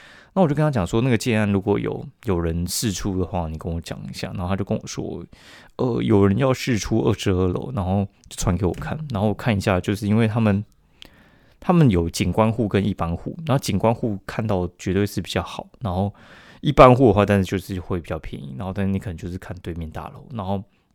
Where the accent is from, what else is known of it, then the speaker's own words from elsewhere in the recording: central and southern Taiwan, Taiwan; now in Taipei, Taiwan; 因为我是中南部那边上来的嘛，所以我就觉得说，嗯，好像中南部其实也不错啊。